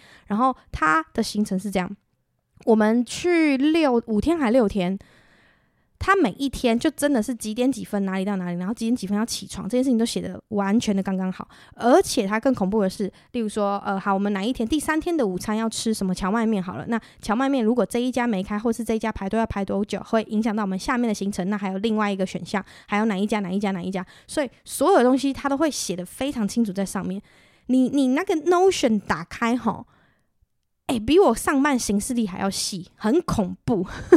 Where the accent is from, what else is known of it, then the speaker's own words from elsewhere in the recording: Taiwan; 因为我总可能是因为我们在台湾长大